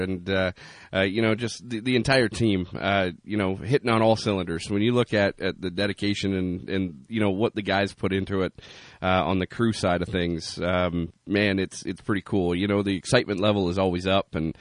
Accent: Canada; they blamed it on us being Canadian.

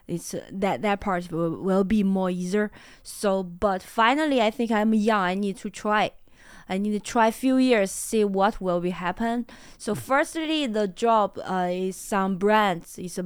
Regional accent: Hebei, China; English is a second language; I am a Beijing person, but I grew up in Hebei. It's very near Beijing.

